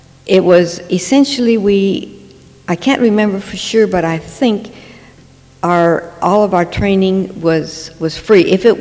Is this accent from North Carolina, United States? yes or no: no; Iowa, United States; And, well, to start with, I was born in Iowa, in central Iowa, right in the heart of the corn and the hog country, and lived there all of my youth.